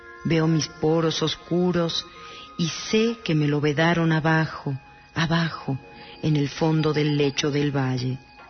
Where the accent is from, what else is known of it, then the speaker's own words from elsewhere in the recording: Mexico City, Mexico; Nací y vivo en México DF.